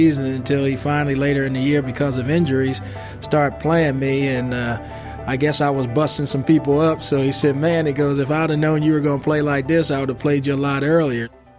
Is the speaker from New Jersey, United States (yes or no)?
yes; Palmyra, New Jersey, United States; Well, I'm from Palmyra, New Jersey. That's where I was born and grew up there. It was a small town, just right across the bridge from Northeast Philadelphia.